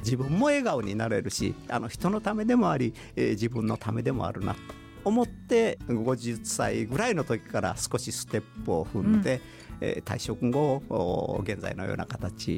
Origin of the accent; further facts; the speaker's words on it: Nakamura, Kochi, Japan; 私生まれも育ちも土佐の中村でございます。四万十川の清流で産湯を受け